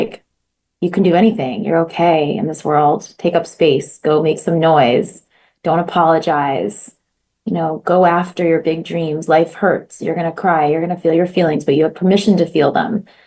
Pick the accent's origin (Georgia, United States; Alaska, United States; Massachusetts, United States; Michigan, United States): Massachusetts, United States; Boston; now in Los Angeles, United States; I love the grounded, you know, East Coastness. I living in LA, I sometimes miss the just directness of that.